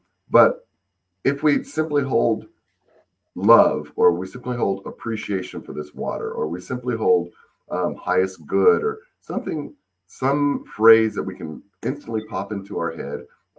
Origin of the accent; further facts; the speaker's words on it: Tucson, Arizona, United States; I learned from growing up in a desert, growing up in Tucson, Arizona, where it's very hot and it's extremely dry.